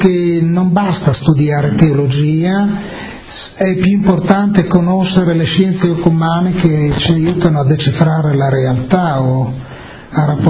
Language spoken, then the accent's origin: Italian; Friuli-Venezia Giulia, Italy; sono sempre stato un uomo molto solo come friulano.